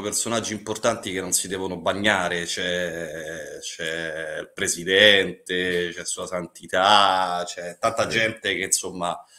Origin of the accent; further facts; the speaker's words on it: Rome, Lazio, Italy; No, sono di Roma.